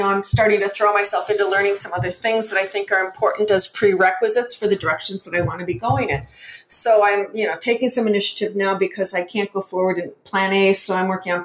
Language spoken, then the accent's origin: English; Minneapolis, Minnesota, United States; I'm from Minneapolis, and Minneapolis at that point in time had the sixth largest corporate headquarters in the U.S.